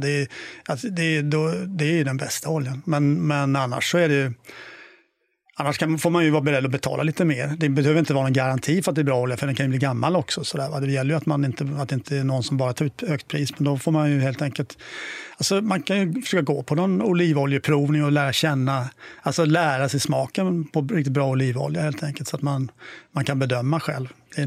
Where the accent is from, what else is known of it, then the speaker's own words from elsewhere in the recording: Småland, Sweden; jag är ju från Småland från början